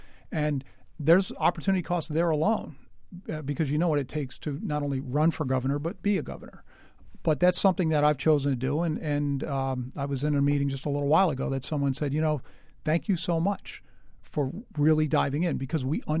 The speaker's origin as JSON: {"language": "English", "town": "Boston", "region": "Massachusetts", "country": "United States", "said": "I, as a Bostonian, would love to have the Olympics in my backyard"}